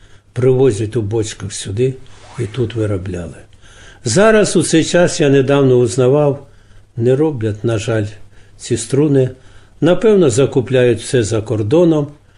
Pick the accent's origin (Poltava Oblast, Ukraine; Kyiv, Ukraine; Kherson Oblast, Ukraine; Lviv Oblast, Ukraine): Poltava Oblast, Ukraine; Poltava; Котовські знали, що я з Полтави